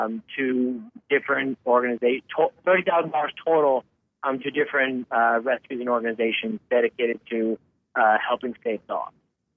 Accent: Houston, Texas, United States; We're all best friends from growing up in Houston, and we all had dogs

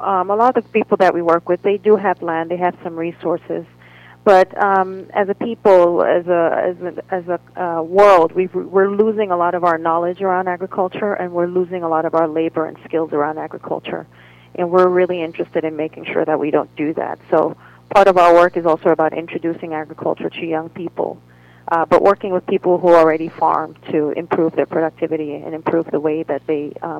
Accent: Cameroon; I speak French. I'm originally from Cameroon

